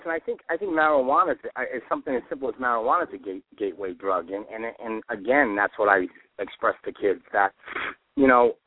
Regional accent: Fall River, Massachusetts, United States; growing up in Fall River and watching the history of Durfee basketball

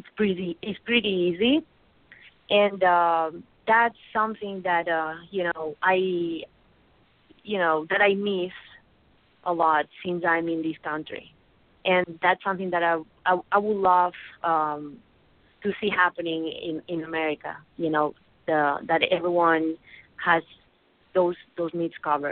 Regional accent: Balearic Islands, Spain; I grew up in Mallorca, which is one of the biggest islands of the Balearic Islands, and then I went to Barcelona to study, you know, graphic design

